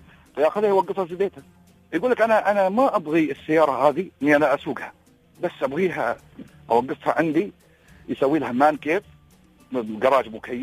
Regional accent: United Arab Emirates; موجود عندنا في الإمارات

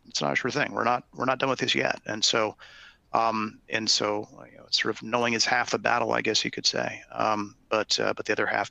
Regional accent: California, United States; particularly in my home state of California

